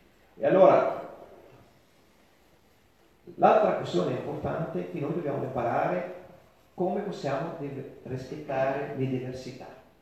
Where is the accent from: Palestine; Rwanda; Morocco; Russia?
Palestine; Hebron, West Bank; Io sono nato e cresciuto in Palestina, nella città di Hebron, dove Hebron tutti i musulmani